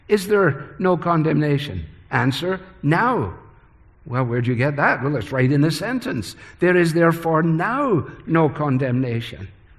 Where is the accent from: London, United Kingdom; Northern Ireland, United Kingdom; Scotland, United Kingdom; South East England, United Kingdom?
Scotland, United Kingdom; cost me 150 euros, which as a Scotsman is a very big stretch, I have to tell you.